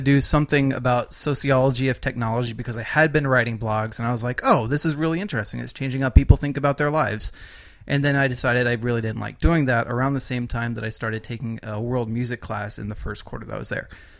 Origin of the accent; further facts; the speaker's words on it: New Jersey, United States; I grew up in New Jersey, in North Jersey.